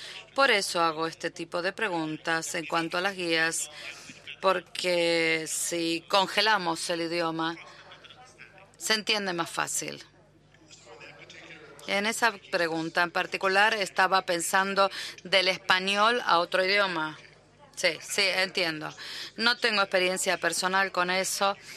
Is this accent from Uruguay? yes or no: no; Trinidad & Tobago; Spanish is a second language; de At Large, de Trinidad y Tobago. Estamos en la región de Latinoamérica y el Caribe y a menudo tenemos comunicaciones en inglés y en español.